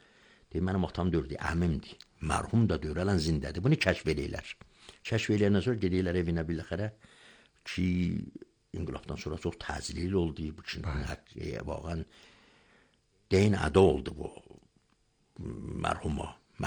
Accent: Ardabil, Ardabil Province, Iran; bir dənə şəhri bəndə Ərdəbiliyəm də mən də.

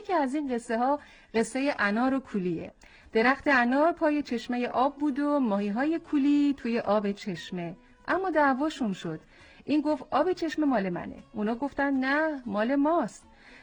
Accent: Gilan, Iran; ما اهل گیلانیم با قصه هایی که هنوزم تو شب نشینی هامون تکرار میشه.

